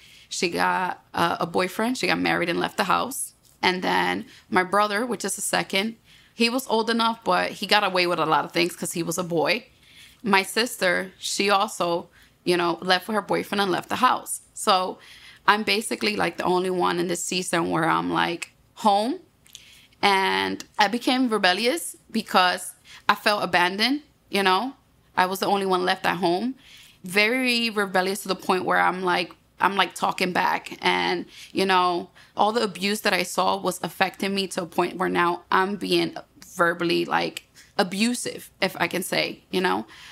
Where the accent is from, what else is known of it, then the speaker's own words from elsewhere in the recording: Puerto Rico; Since I was born and raised in Puerto Rico, you know, it was four of us plus my mom and dad.